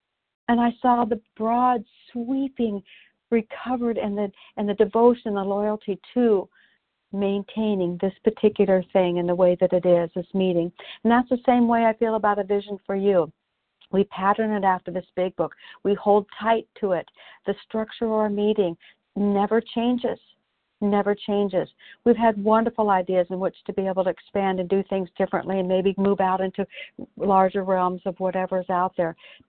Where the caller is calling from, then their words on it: Canby, Oregon, United States; I'm calling from Canby, Oregon.